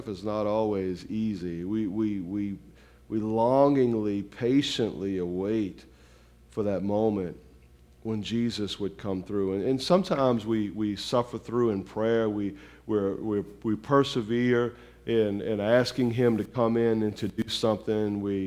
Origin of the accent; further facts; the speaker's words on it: New Orleans, Louisiana, United States; I grew up in New Orleans, and so I know all of the stuff.